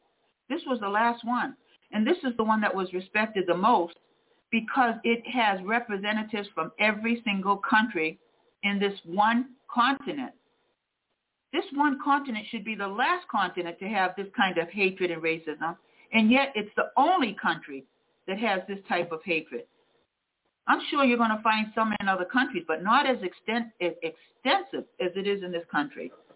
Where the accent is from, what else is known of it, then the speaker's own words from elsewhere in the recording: Osterville, Massachusetts, United States; I grew up in Austerville on Cape Cod, okay, predominantly white, had white friends.